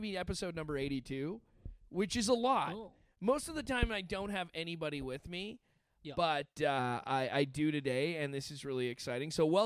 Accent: Canada; They figured out now that I'm from Canada.

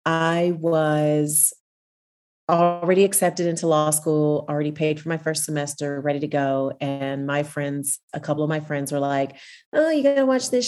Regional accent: Tennessee, United States; It's really funny, you know, because when I grew up in a town that was about 45 minutes from Nashville, and then I ended up going to Belmont University.

